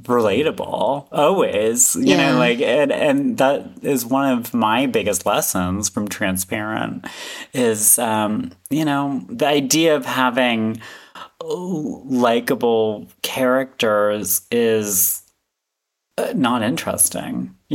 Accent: Syracuse, New York, United States; I grew up in Syracuse, New York, which I like to call the most glamorous place in America.

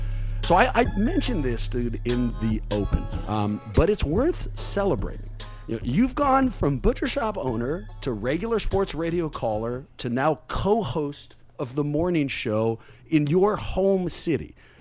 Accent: California, United States; So, like, I'm a recovering Raider fan, man. I'm from the East Bay. I had Raider season tickets.

